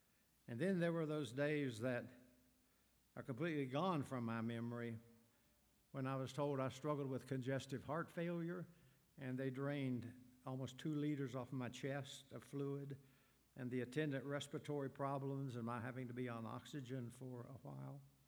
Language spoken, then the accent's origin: English; Huntington, West Virginia, United States; But this congregation is a fine congregation in my hometown. It's not the congregation I grew up in, but they're just across the Big Sandy River out of Kentucky into West Virginia in the west end of Huntington.